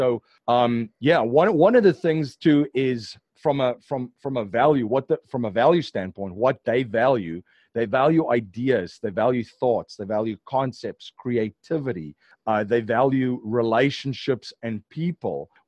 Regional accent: South Africa; I'm from South Africa and I love to watch golf

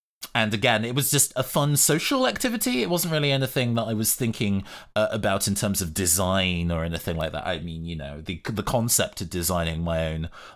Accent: London, United Kingdom; now in Manchester, United Kingdom; I'm based in London, or I grew up in London. And 5 years ago, I moved up to Manchester to work in broadcasting.

